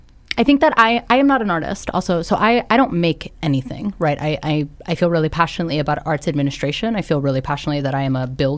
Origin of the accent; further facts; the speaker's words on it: New Jersey, United States; also born or lived in Brooklyn, New York; New Jersey, but also Brooklyn, New York. My parents did this thing where they, like, flip-flopped between, we need to be in the city.